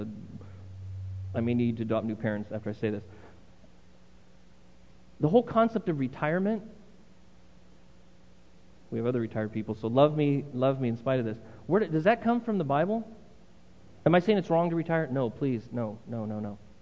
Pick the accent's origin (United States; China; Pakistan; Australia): United States; I'm an American through and through